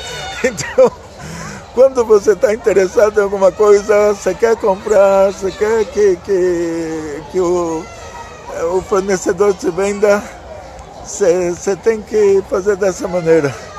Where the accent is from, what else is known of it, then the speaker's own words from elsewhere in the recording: Brazil; moved away as an adult; now in Israel; falei para vocês, eu saí do Brasil com 18 anos, fui estudar na Yeshiva em Israel. Não fiz universidade aqui, o português que eu me lembro é o português da rua.